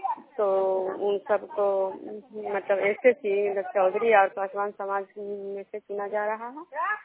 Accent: Bihar, India; Programme खुदरा पंचायत नालंदा जिला नरनौसा प्रखंड के निवासी हूँ।

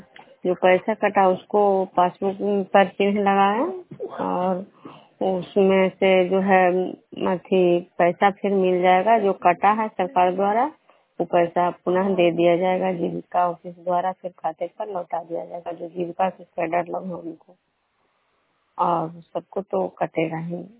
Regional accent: Bishnupur, Bihar, India; मैं बिष्णुपुर ग्राम खुजरा पंचायत नालंदा जिला नवनसा प्रखंड की निवासी हूँ।

